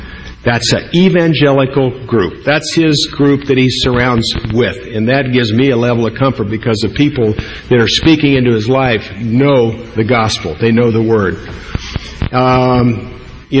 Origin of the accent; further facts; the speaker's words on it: Arizona, United States; I grew up in Arizona. Arizona is now a blue state.